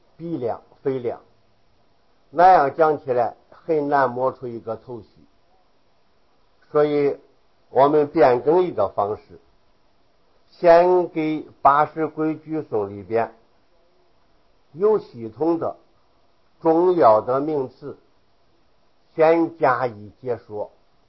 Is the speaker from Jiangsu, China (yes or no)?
no; Henan, China; accent: northern; 我是河南人，黄河流域的，北方人的口音比较生硬。